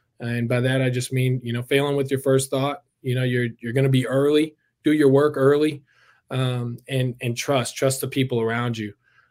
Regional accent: St. Paul, Minnesota, United States; I grew up in St. Paul, Minnesota.

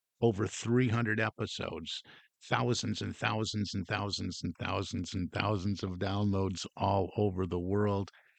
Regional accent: Michigan, United States; He was born way back in 1866 in Ann Arbor, Michigan, my home state.

